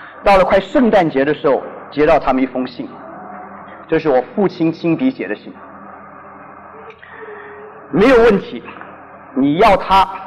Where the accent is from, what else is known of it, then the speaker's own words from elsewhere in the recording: Guangdong, China; 我昨天讲我是广东人，